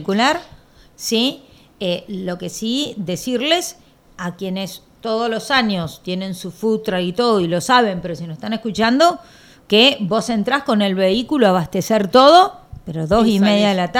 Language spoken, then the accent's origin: Spanish; Neuquén, Argentina; somos neuquinos, somos nosotros.